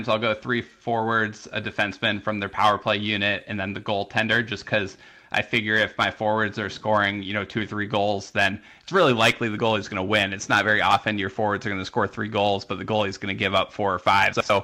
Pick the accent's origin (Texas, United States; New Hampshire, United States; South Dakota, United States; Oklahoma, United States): New Hampshire, United States; Yeah, I grew up in New Hampshire